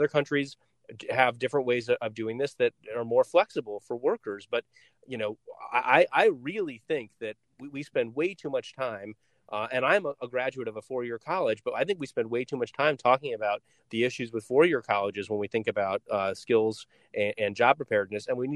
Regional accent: Oregon, United States; I grew up in Oregon, which is actually where I am right now covering the forest fires. But I grew up in Oregon in a timber town

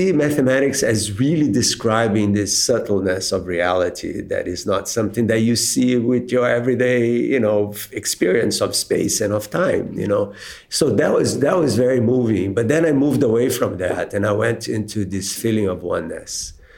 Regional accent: Rio de Janeiro, Brazil; So, I grew up in Brazil, in Rio

